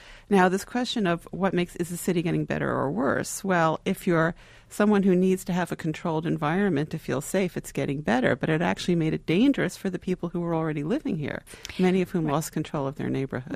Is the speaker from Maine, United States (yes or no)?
no; New York City, New York, United States; This was the time in which I grew up in New York. So New York at that time was an open city.